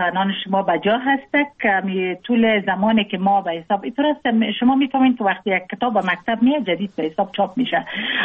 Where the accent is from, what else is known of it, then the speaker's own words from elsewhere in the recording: Jowzjan, Afghanistan; ما مکتب در ولایت جوزجان خواندیم، چون متولد ولایت جوزجان هستم. تحصیلات ما در ولایت ما به تمام رساندیم، با عروسی کردیم در ولایت لوگر،